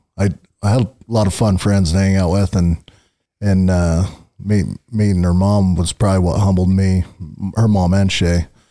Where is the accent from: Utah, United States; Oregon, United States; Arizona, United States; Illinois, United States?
Utah, United States; Hooper; also born or lived in Wyoming; So I was born and raised in Utah. Grew up, majority of my time was out in Hooper, and then went to a few different high schools, ended up moving to Wyoming.